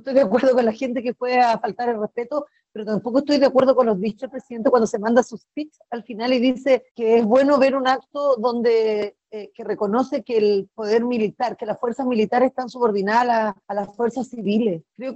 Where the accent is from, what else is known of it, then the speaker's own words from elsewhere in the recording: Chile; donde nosotros, ¿cierto?, celebramos del ejército como chilenos